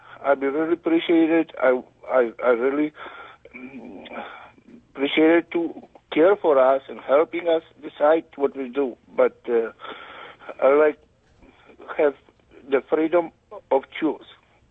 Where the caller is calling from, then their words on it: Bethel, Alaska, United States; English is a second language; I'm calling from Bethel, Alaska. I live in Bethel for 28 years and running small business for 25 years.